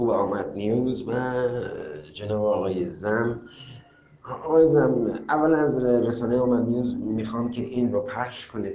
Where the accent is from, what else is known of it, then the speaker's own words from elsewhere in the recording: Tehran, Tehran Province, Iran; من به عنوان یه ایرانی، یه تهرانی، یه جنوب شهری این چیز رو کاملا میدونم